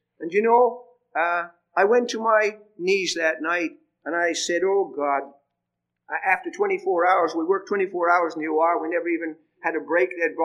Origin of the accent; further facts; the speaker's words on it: England, United Kingdom; moved away; When I came over from England, I remember going past Newfoundland.